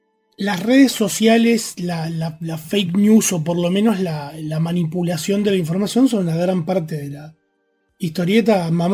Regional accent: Uruguay; Mi familia le tocó vivir en Buenos Aires en la década del 70, a pesar de que somos uruguayos.

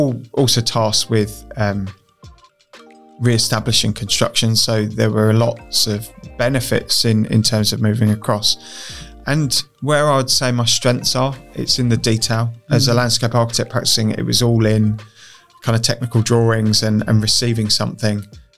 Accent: Much Hadham, East of England, United Kingdom; I grew up in Much Haddam. And Much Haddam, or Peregrine, is

